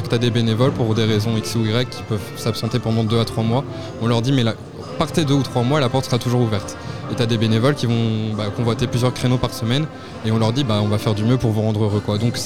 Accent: Normandy, France; Alors moi je viens de Normandie

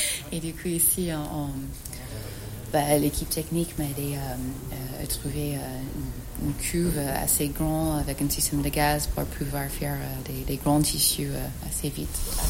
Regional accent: California, United States; now in France; j'ai grandi en Californie du Sud.

